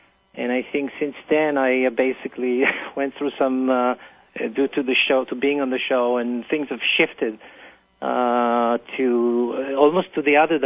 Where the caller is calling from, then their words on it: Teaneck, New Jersey, United States; I'm from Teaneck, New Jersey.